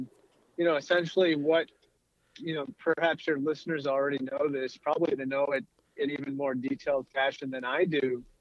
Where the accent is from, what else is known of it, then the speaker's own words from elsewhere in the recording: Peoria, Illinois, United States; Actually, I grew up in Peoria, Illinois, and that was thought to be kind of ground zero for the heartland of America.